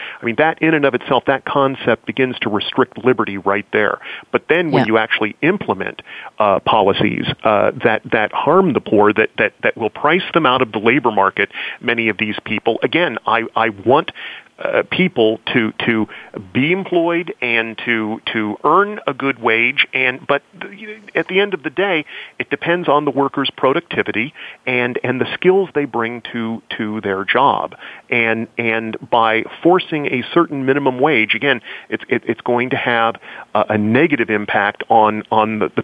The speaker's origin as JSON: {"language": "English", "town": "Findlay", "region": "Ohio", "country": "United States", "tie": "born or raised there", "said": "working at a commercial radio station in my hometown of Findlay, Ohio"}